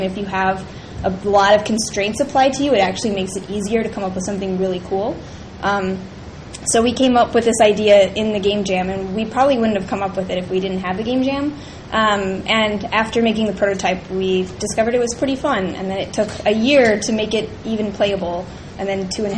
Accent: Ohio, United States; and I'm from Ohio, so there was, like, you know, it was like there was a lot of schools.

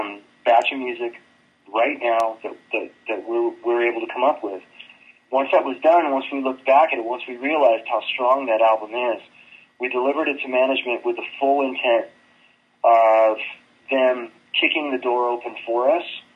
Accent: Sacramento, California, United States; we're all from Sacramento together.

